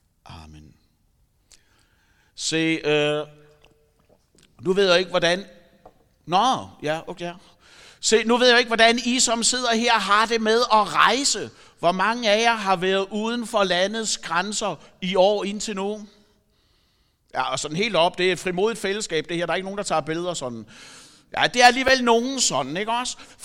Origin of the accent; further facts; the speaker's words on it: Zealand, Denmark; jeg kommer fra Falster oprindeligt.